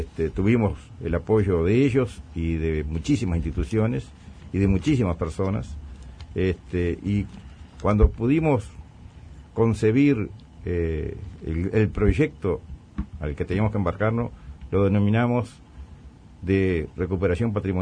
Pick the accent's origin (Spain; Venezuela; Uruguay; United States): Uruguay